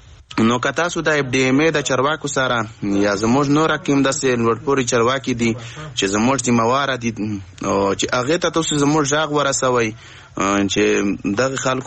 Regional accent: Khyber Pakhtunkhwa, Pakistan; موږ خو څه د وزیرستان کډوال یو

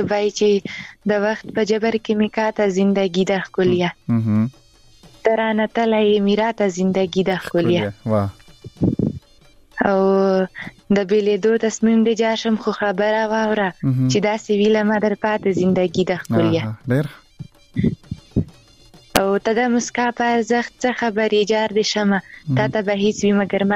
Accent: Khyber Pakhtunkhwa, Pakistan; زه خپیرې له وزیرستان یم

